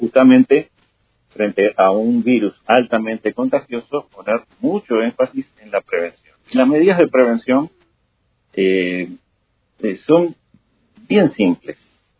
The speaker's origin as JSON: {"language": "Spanish", "country": "Uruguay", "said": "que no solo somos los uruguayos, está pasando en todos lados"}